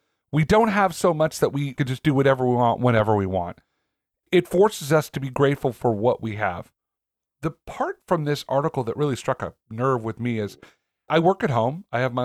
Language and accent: English; Cloverdale, California, United States; when I was a kid growing up in Cloverdale